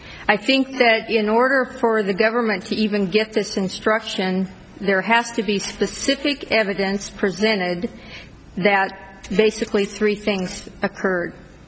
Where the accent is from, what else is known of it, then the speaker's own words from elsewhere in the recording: Tucson, Arizona, United States; I'm from Tucson.